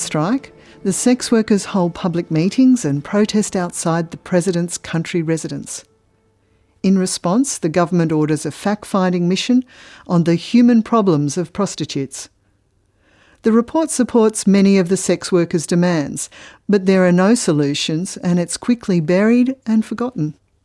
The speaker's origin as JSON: {"language": "English", "region": "New South Wales", "country": "Australia", "tie": "born or raised there", "said": "In my home state of New South Wales"}